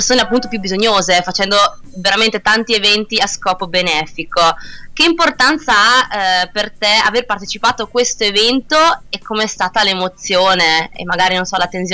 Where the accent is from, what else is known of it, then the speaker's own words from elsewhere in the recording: Trentino-Alto Adige, Italy; essendo anch'io trentina, abito vicino a Rovereto